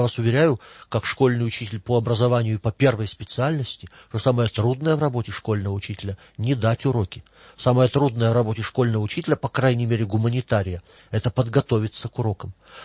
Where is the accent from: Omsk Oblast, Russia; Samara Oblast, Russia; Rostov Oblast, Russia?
Omsk Oblast, Russia; Omsk; Только что мне позвонили профсоюзные лидеры из города Омска, рассказывали, как плакала учительница в моем родном городе